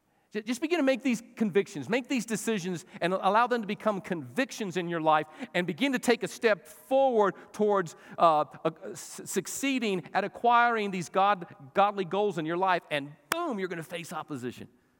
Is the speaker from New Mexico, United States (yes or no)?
yes; New Mexico, United States; I was born and raised in New Mexico, and in New Mexico, you learn Mexican judo.